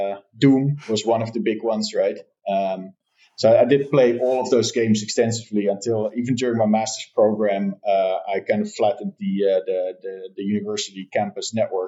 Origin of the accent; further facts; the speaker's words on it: Netherlands; So I'm born and raised in the Netherlands.